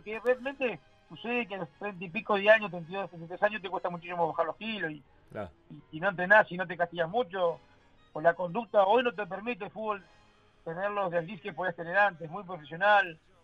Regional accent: Uruguay; Somos uruguayos.

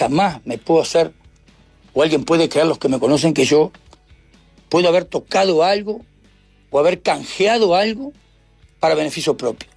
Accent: Uruguay; yo soy un canario que no entiendo nada

